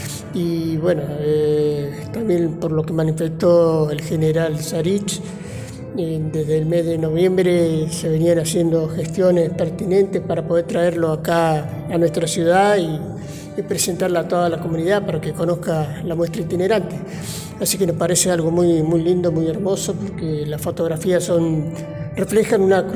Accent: Patagonia, Argentina; somos patagónicos

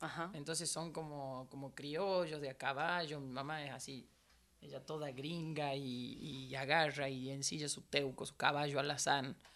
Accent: Salta, Argentina; born there; yo orgullosa de haber nacido salteña. La verdad que soy un amante de mi tierra, de su cultura, de su tradición, de sus paisajes.

